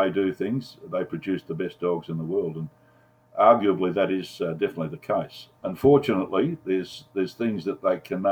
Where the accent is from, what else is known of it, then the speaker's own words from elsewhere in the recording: Australia; I'm a full-blooded Serb, even though I was raised in Australia. My family background is Serbian